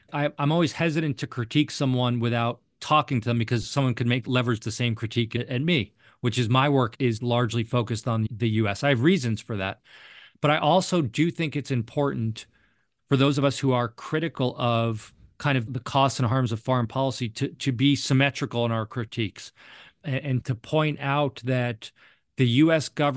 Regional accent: United States; One of the reasons I focus on the U.S. government, again, it's my home country

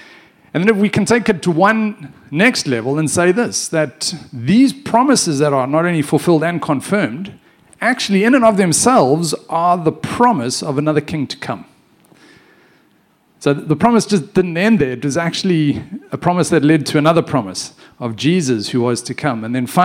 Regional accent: South Africa; I come from South Africa, if you don't know. Born in 1976. And so that put me at age 17 in April of 1994.

